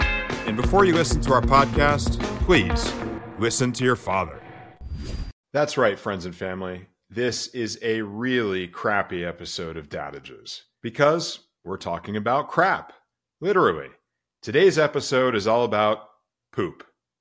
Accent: Dallas, Texas, United States; My hometown airline here in Dallas.

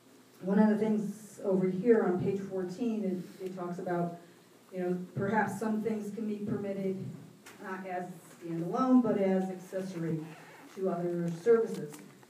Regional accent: Shelton, United States; But I have thought long and hard about this because I'm from Shelton.

